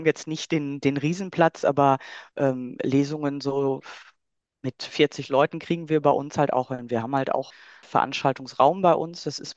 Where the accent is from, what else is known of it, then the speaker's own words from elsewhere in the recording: Hagen, North Rhine-Westphalia, Germany; Kunstquartier in meiner Heimatstadt in Hagen.